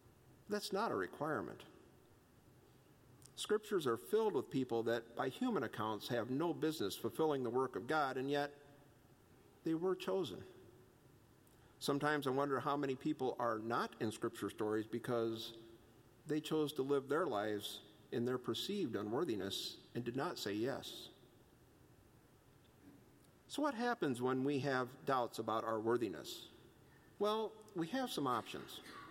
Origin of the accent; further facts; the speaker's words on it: Indiana, United States; I grew up in Indiana, actually in a small town in northern Indiana.